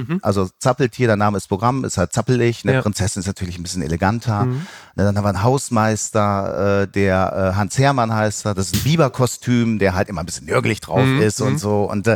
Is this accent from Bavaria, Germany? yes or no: no; Osnabrück, Lower Saxony, Germany; ich komme aus Osnabrück